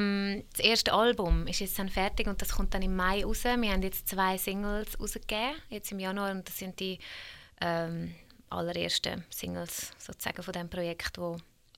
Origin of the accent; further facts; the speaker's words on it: Switzerland; also born or lived in Hungary; Also ich bin ursprünglich voll Ostblock, bin aus Ungarn und da aufgewachsen in der Schweiz.